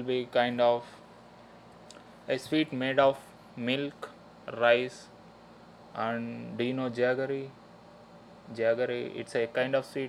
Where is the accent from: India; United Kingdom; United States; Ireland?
India; and I am from India.